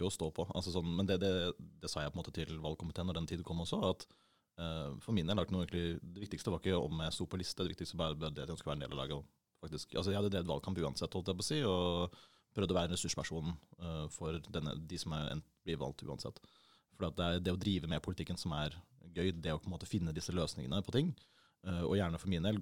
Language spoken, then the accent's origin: Norwegian; Bærum, Akershus, Norway; Ja, jeg har bodd der hele livet. Jeg vokste opp på Jar, og så senere flyttet jeg ned til Marstrandveien, og så opp til Terrasseveien, og så nå på Høvik.